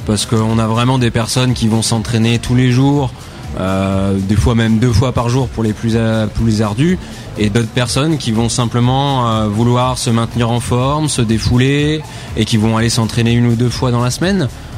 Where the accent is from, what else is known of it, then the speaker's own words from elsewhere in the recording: Angoulême, Nouvelle-Aquitaine, France; moi, j'ai longtemps fait de l'aviron quand j'étais jeune sur Angoulême.